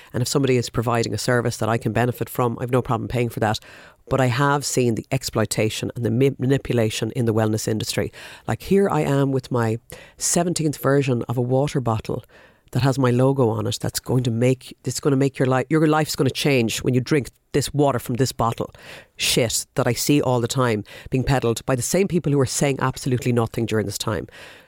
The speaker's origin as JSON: {"language": "English", "region": "Connacht", "country": "Ireland", "said": "Like, I'm from the west of Ireland, but what if I was born in Gaza?"}